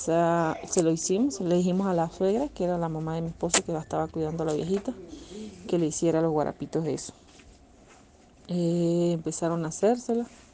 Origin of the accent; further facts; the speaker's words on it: Barinas, Venezuela; moved away as an adult; now in Quito, Ecuador; Vengo de Venezuela, específicamente del estado Barinas. Llegué acá a la ciudad de Quito hace ya 3 años.